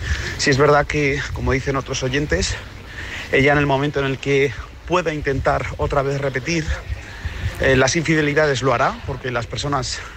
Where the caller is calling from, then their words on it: Madrid, Community of Madrid, Spain; de Madrid.